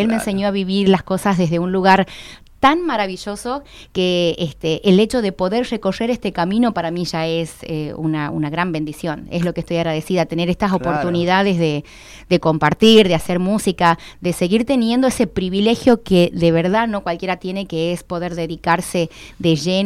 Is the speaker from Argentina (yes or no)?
yes; Las Talitas, Tucumán, Argentina; Yo soy de las Talitas.